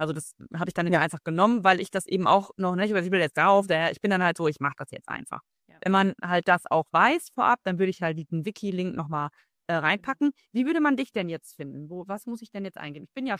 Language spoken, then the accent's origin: German; Nordhorn, Lower Saxony, Germany; Also bei uns ist es ja noch kleiner, ich komme nur aus Nordhorn, ist gar nicht so weit weg von Bielefeld.